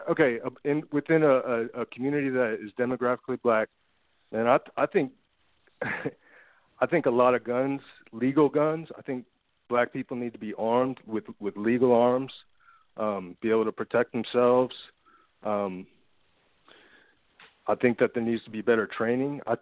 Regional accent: Houston, Texas, United States; I think I'm from Texas. And, well, I'm from Houston. The violence is pretty bad here.

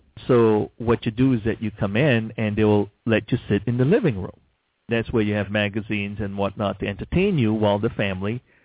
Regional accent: Malaysia; now in United States; I'm Chinese Malaysian. I was born in Malaysia. I'm a U.S. citizen

